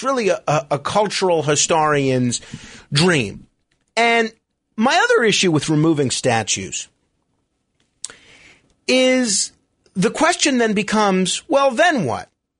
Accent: New York, United States; I'm a New Yorker, right? So I have no qualms at all about making my opinion heard on how things should be in New York.

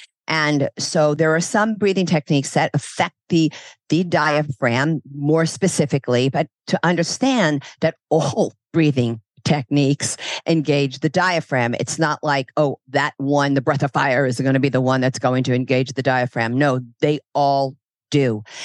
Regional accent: Brooklyn, New York, United States; And I'm American Italian. I'm from Brooklyn.

